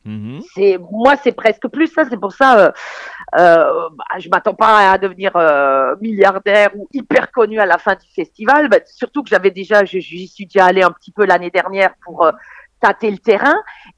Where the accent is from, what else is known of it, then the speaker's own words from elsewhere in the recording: Grand Est, France; accent: Alsatian; grâce à l'Alsace et grâce à mon accent, j'étais donc la représentante de l'Est de la France